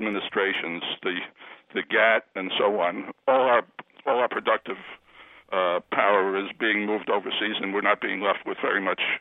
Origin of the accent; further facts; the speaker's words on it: New Jersey, United States; I'm from New Jersey originally. My hometown had a Navy base that was built just before World War II